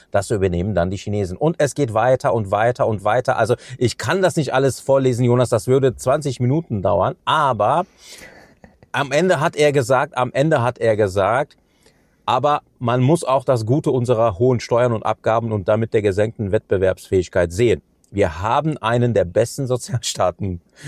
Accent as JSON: {"language": "German", "town": "Cologne", "region": "North Rhine-Westphalia", "country": "Germany", "said": "Und das sage ich dir als ein Kölner"}